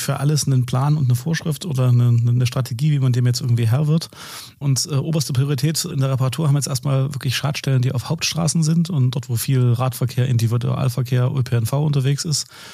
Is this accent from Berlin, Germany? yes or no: no; Leipzig, Saxony, Germany; Wir reden über Leipzig und über alles, was uns als Leipziger hier so in der Stadt passiert